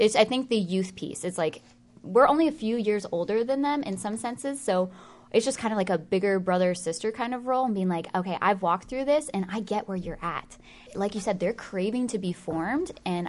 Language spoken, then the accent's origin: English; Philadelphia, Pennsylvania, United States; No, I'm from the Philadelphia area.